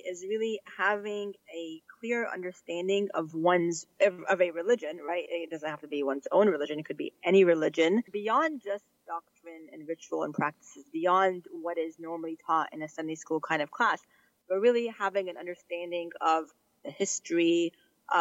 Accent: Panama City, Florida, United States; also born or lived in Northern Virginia; now in Charlotte, United States; I'm new to Charlotte, I should say. I grew up in the Panhandle in Panama City, Florida, and then for the last 12 years prior to last year, I was in the D.C. suburbs, Northern Virginia.

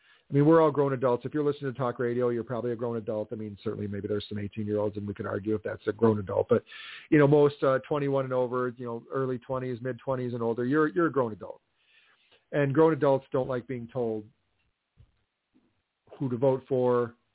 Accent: Delavan, Wisconsin, United States; my neighbor and his wife that lived next to where I grew up in Delavan, near my parents' house.

